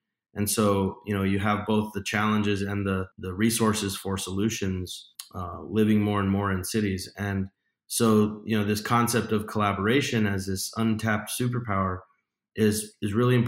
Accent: El Paso, Texas, United States; the chief information and innovation officer for the city of El Paso, which is my hometown

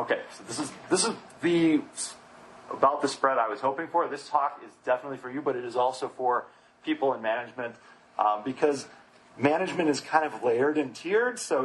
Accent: Chicago, Illinois, United States; again. I'm from Chicago.

